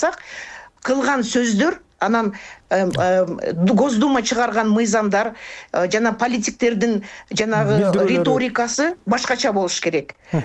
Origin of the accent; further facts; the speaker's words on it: Batken Region, Kyrgyzstan; Көп үй бүлөлөр, мен өзүм Баткенден болом.